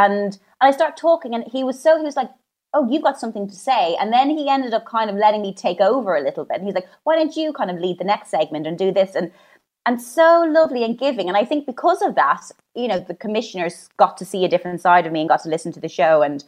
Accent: Ireland; now in London, United Kingdom; especially like I moved from Ireland to London, and that was such a big kind of culture shock anyway

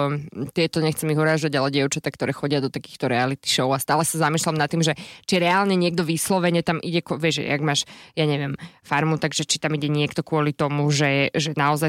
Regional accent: Bratislava, Bratislava Region, Slovakia; ja som dievča z Bratislavy

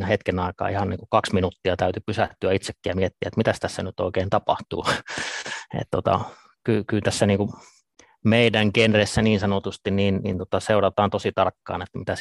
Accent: Ivalo, Lapland, Finland; mä olen 48-vuotias upseeri töissä puolustusvoimissa ja kotoisin olen Pohjois-Suomesta, Lapista, Ivalosta

